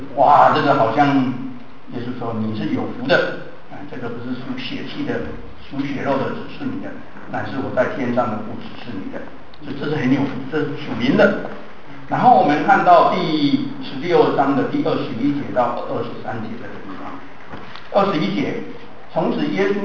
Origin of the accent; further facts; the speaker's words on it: Taiwan; 我们在台湾长大的男孩子有一个缺点